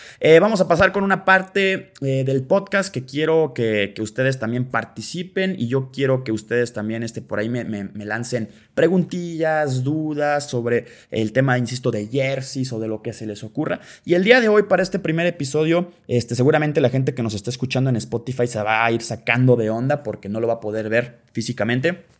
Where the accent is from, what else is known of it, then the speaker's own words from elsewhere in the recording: Mexico; tal vez uno como mexicano y malamente tal vez ya está acostumbrado